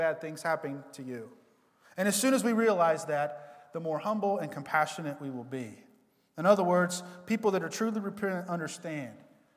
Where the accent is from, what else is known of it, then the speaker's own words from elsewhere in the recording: the South, United States; I've heard people say this a lot growing up in the South